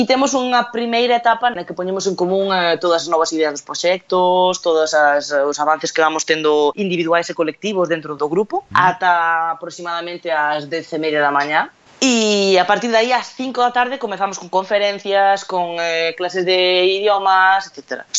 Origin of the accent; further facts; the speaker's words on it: Galicia, Spain; No, son galega.